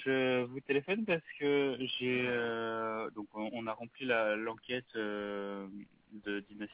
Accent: Belgium; mon acte de naissance, comme je viens de Belgique, il est difficile à récupérer.

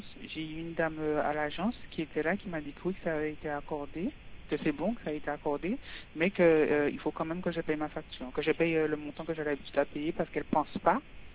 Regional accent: Haiti; je suis une haïtienne d'Amas Laura.

